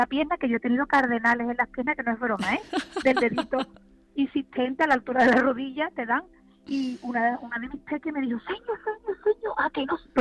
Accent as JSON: {"language": "Spanish", "region": "Galicia", "country": "Spain", "accent": "Galician", "said": "Sí, yo soy de Galicia del Norte total"}